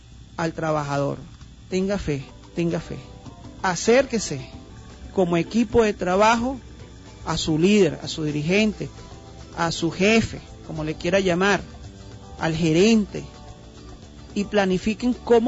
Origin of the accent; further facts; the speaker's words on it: Venezuela; Nosotros como venezolanos, los últimos 20 años hemos vivido en un dinamismo constante político, social y económico